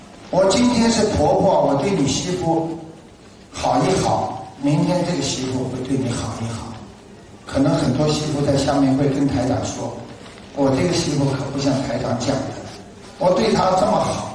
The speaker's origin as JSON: {"language": "Chinese", "country": "China", "lives_now": "Australia", "said": "我们中国人很好，孝顺父母，"}